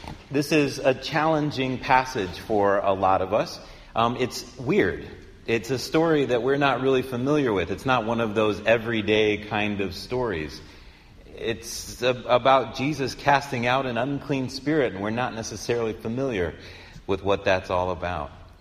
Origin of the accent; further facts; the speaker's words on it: St. Louis, Missouri, United States; I'm a St. Louisan.